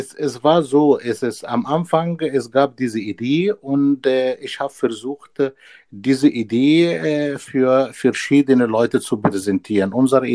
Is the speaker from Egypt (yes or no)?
yes; Egypt; ich komme ursprünglich aus Ägypten